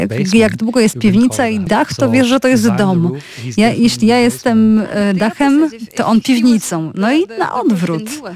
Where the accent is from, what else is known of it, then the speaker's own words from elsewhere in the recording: Germany; Polish is a second language; moved away; tam, gdzie skąd pochodzę, w Niemczech, to jest dość dobrze znane, że dorastałem w kościele katolickim i moje dzieciństwo i młodość było naznaczone akurat tym faktem.